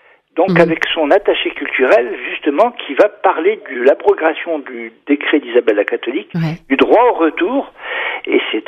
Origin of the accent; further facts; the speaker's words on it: Algeria; quand j'étais jeune, enfant, en Algérie